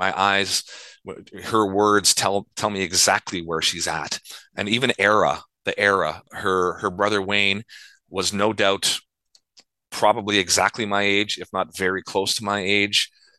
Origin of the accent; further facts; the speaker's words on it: Winnipeg, Manitoba, Canada; I am from Winnipeg, Manitoba, which is located on Treaty 1 territory.